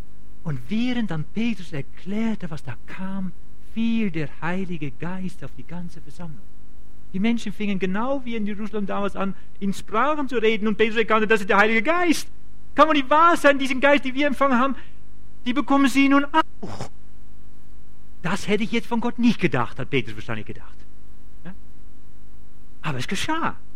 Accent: Netherlands; German is a second language; Also ich bin Holländer, ich komme

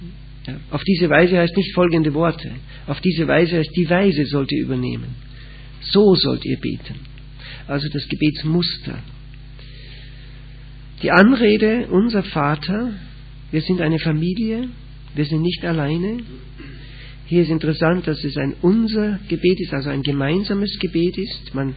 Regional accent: Austria; now in Switzerland; ich bin kein Schweizer, ich bin Österreicher, aber ich wohne in der Schweiz.

